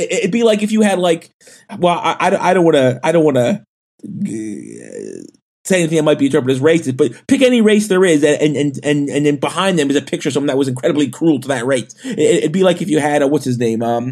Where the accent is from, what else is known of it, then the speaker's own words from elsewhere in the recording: Canada; as a Canadian